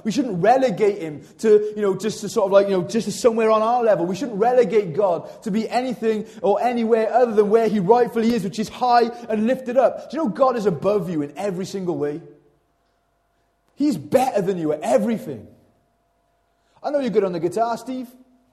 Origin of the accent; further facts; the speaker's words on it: Wales, United Kingdom; Mind you, if I was English, I'd be quite chuffed. I'm not English, I'm Welsh, so I don't give a stuff.